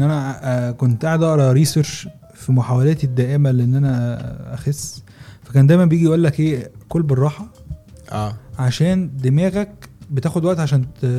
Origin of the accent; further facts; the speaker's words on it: Egypt; طب تغلط في الثوابت برضو ان احنا كمصريين بنحب نخش على البوفيه